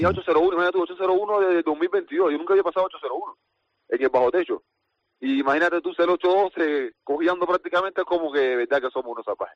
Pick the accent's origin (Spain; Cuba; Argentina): Cuba; y más de donde vengo, de Cuba, que somos luchadores todos